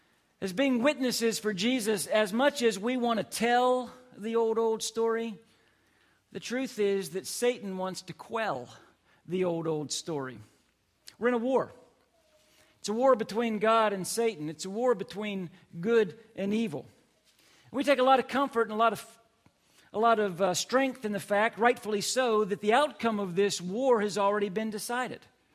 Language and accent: English; the North, United States; Now, you'll remember that I'm actually from the North.